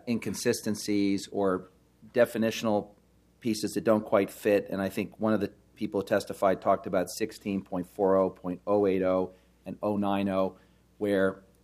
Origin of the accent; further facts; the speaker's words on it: New York, United States; I'm a transplant from New York.